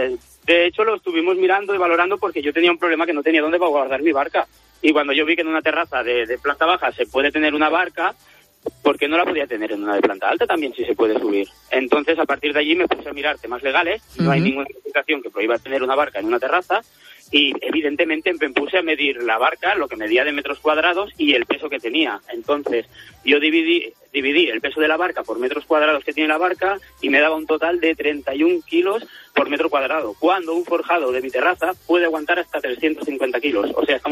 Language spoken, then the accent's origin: Spanish; Balearic Islands, Spain; no me sentía nada cómodo siendo el foco de atención, ya no solo de mi pueblo, de Menorca, sino de toda España.